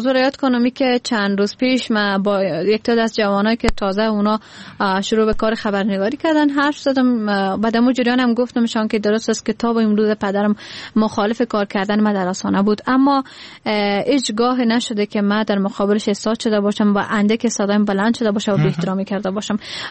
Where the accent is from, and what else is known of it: Badakhshan, Afghanistan; now in Kabul, Afghanistan